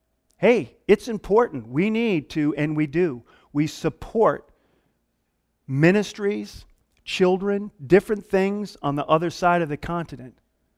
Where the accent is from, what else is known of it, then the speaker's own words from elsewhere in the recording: Midwest, United States; I grew up in the Midwest, man, where they did farming.